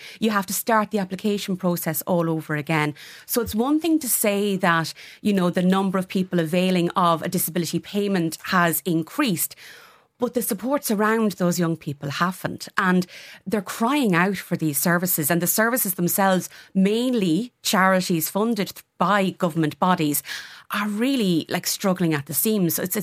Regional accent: Tullamore, Leinster, Ireland; I'm from Tullamore, and for a couple of years I commuted up and down from Tullamore to Dublin.

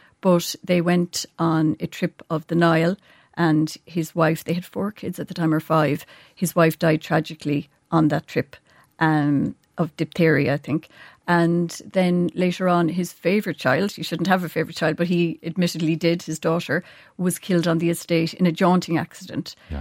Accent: Galway, Connacht, Ireland; I'm from Galway myself and worked for the Connacht Tribune.

